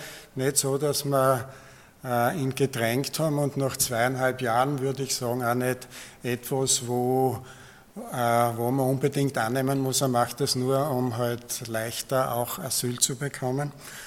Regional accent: Zeltweg, Styria, Austria; wie es bei uns zu Hause, also in dem Fall jetzt Zeltweg, ausschaut.

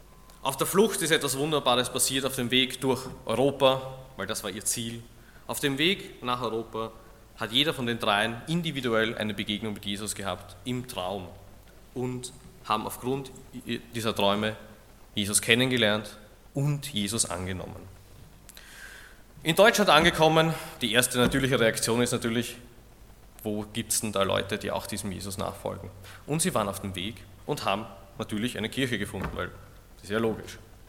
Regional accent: Vienna, Austria; ich bin aus Wien, gehe in die evangelikale Gemeinde Wien-Meidling

